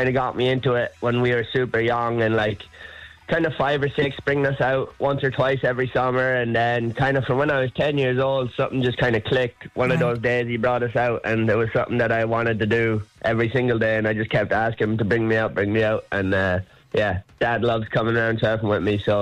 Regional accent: Sligo, Connacht, Ireland; now in Strandhill, Ireland; Yeah, Sligo man, true and true. I grew up in Sligo town there, but now I've recently moved out to Strandhill beside the beach, so it's nice living right walking distance to the beach.

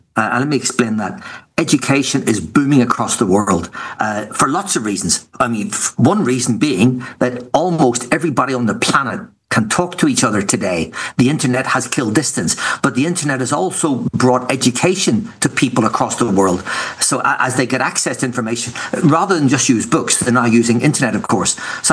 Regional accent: Ireland; I'm from Ireland

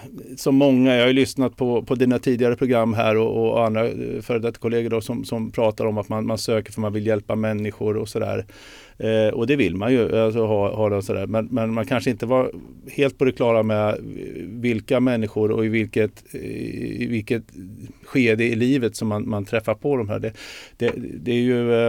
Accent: Sweden; born there; Jag är ju född i Sverige och har alla de bästa förutsättningarna och sådär.

